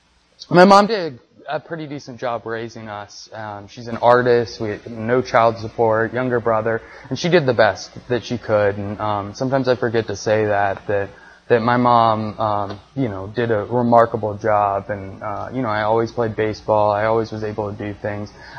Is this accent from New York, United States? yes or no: no; Marietta, Georgia, United States; also born or lived in Atlanta, United States; And so I was born here in Atlanta in Piedmont Hospital. I grew up in Marietta.